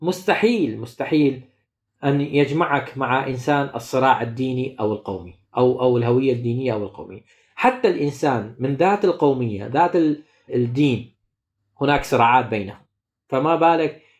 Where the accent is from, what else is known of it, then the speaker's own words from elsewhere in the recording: Iraq; فأصبح لدي دليل علمي أنه أنا عراقي أصلي، يعني ابن البلد. هو أنا ابن البلد.